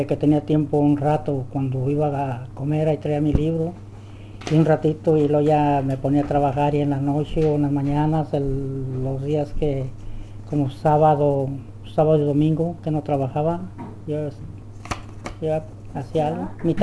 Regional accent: Degollado, Jalisco, Mexico; Yo nací en Degollado, Jalisco.

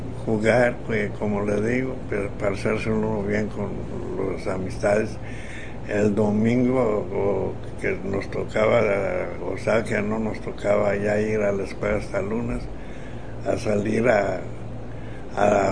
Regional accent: Magdalena, Jalisco, Mexico; born there; En Magdalena, Jalisco.

